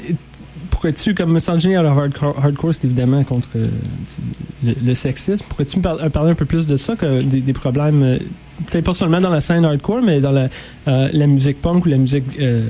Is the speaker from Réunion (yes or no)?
no; Ottawa, Ontario, Canada; moi je viens d'Ottawa